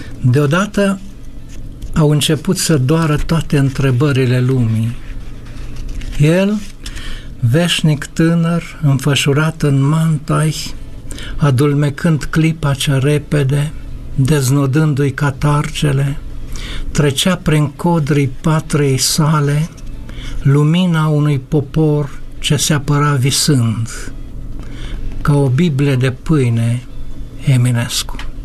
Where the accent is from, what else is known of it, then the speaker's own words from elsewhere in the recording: Romania; Într-adevăr, trebuie să fim mândri că suntem români.